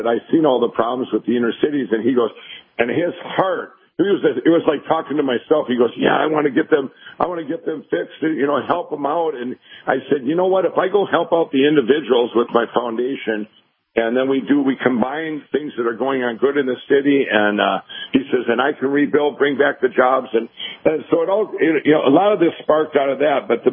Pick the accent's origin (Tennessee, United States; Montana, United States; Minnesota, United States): Minnesota, United States; Minneapolis; We're starting in my home state here, hometown of Minneapolis, Minnesota, and then we're going to Detroit.